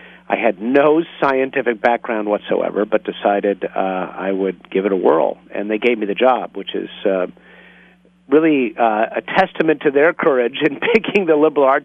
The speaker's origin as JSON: {"language": "English", "town": "Grosse Pointe", "region": "Michigan", "country": "United States", "tie": "born or raised there", "said": "I grew up on the east side of Detroit, Grosse Pointe, Michigan."}